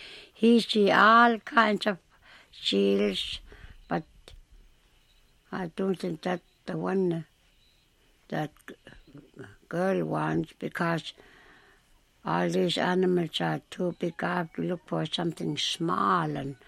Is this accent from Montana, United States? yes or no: no; Bethel, Alaska, United States; I'm from Bethel.